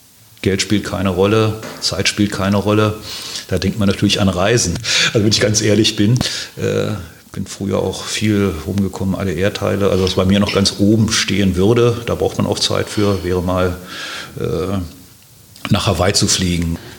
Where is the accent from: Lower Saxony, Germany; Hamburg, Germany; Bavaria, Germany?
Lower Saxony, Germany; Hannover; moved away as an adult; nicht in meiner Heimatstadt, also in Hannover gab es damals ohnehin noch keine Universität